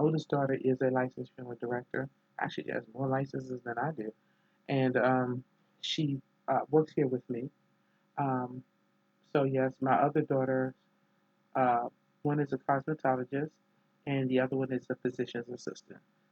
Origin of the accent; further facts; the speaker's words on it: Washington, District of Columbia, United States; I grew up in Riggs Park, Northeast. Yay, Riggs Park for life.